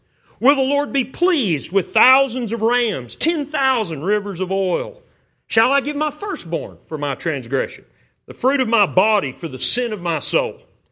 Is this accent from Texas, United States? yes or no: yes; Texas, United States; now in Phoenix, United States; I grew up in West Texas, so I'm familiar with kind of Western mentality.